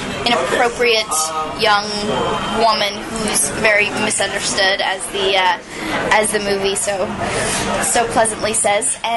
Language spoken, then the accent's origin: English; South Carolina, United States; I'm from South Carolina originally, southern chick.